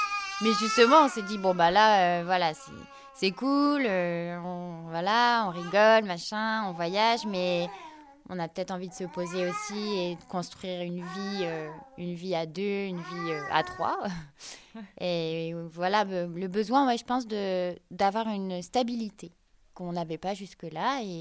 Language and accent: French; Quimper, Brittany, France; Moi, je suis bretonne. Donc voilà, je suis née à Quimper, dans le Finistère. Ça n'a pas été facile de quitter la Bretagne